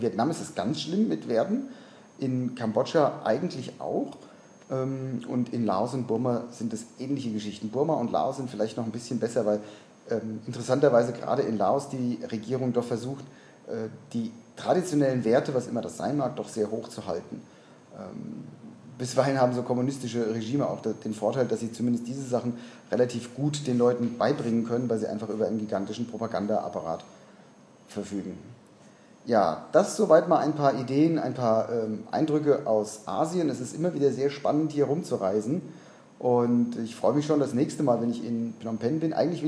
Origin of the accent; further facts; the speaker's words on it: Germany; moved away; Während so meine Heimatstadt in Deutschland da in 2-3 Jahren gar nichts passiert, passiert es hier innerhalb von Monaten.